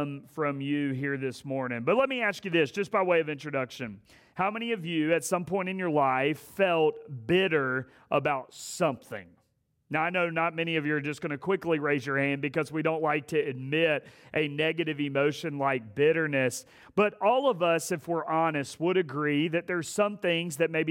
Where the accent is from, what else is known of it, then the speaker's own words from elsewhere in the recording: Asheboro, North Carolina, United States; I grew up in Asheboro, North Carolina, and so I got hired at my home church